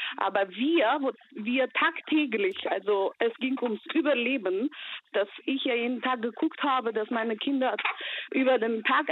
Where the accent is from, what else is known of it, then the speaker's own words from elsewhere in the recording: Georgia; Also ich komme aus Georgien, deshalb meine Mutter lebt in Georgien.